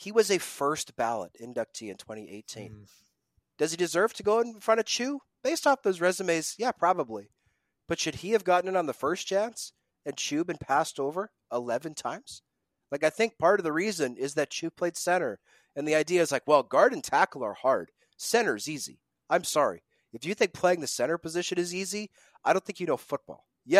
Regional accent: Winnipeg, Manitoba, Canada; and I grew up in Winnipeg

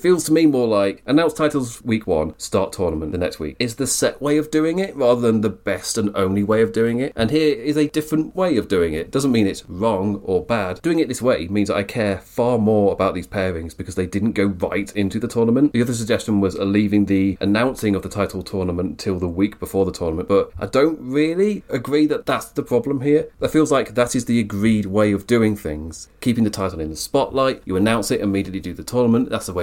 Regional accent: United Kingdom; I'm British, so I'm expecting it to wear off.

